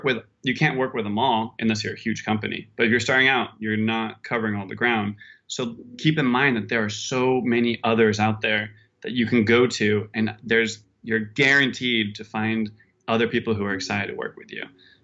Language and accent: English; California, United States; I grew up in Sonoma County, and Sonoma County is this great area. It's about an hour and a half north of San Francisco, and it's a food county.